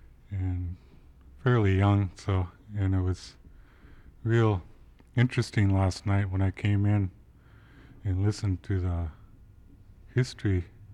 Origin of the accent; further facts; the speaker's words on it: Sitka, Alaska, United States; I spent all my life here in Sitka, realizing that I'm from Sitka, and then I also have family in Angoon